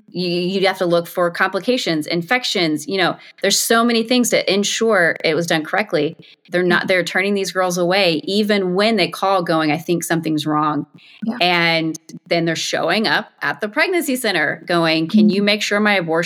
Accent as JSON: {"language": "English", "region": "Kentucky", "country": "United States", "tie": "born or raised there", "said": "in states where they don't have physical abortion facilities, like my home state of Kentucky."}